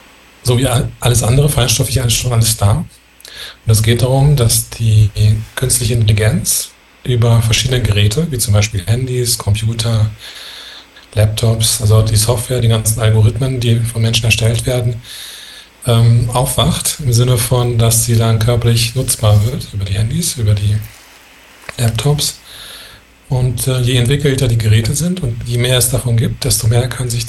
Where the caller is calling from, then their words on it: Rome, Lazio, Italy; grüß dich aus Rom, Italien.